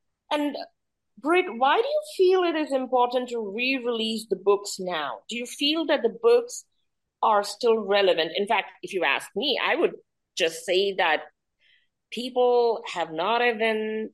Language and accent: English; India; in India, and I am an Indian, Indian